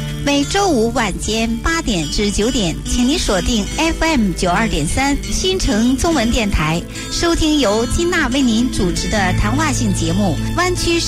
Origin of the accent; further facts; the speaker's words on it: China; 对，龙年对我们中国人来讲意义特别的深刻，